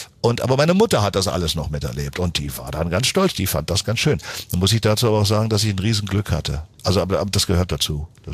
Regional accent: Berlin, Germany; ich bin ja aufgewachsen in West-Berlin

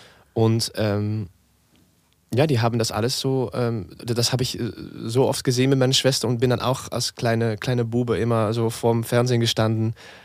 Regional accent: North Brabant, Netherlands; German is a second language; Aber ich komme aus Brabant, das ist ziemlich südlich auch. Aber eher an der Grenze von Belgien.

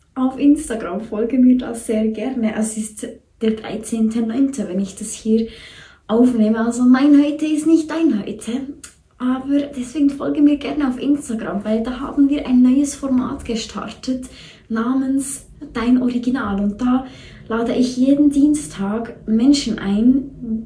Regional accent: Bern, Switzerland; weil ich bin Bernerin, weißt du, wir haben immer ein bisschen länger so beim Sprechen und so.

